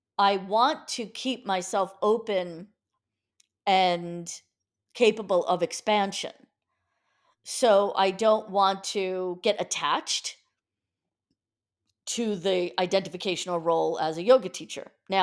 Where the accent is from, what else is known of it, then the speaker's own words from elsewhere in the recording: Massapequa, New York, United States; I was the founder of a yoga studio in my hometown of Massapequa in New York for about 15 years.